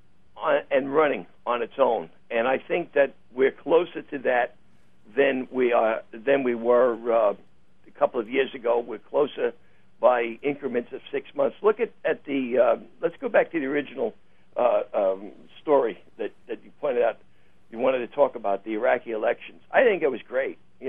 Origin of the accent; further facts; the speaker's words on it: New York, United States; Look, I'm a retired New York cop